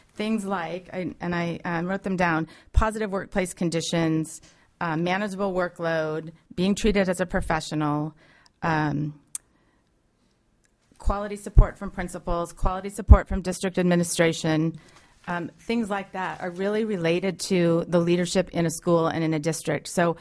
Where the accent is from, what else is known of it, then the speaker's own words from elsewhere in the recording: Anchorage, Alaska, United States; I was born and raised in Anchorage, and went to school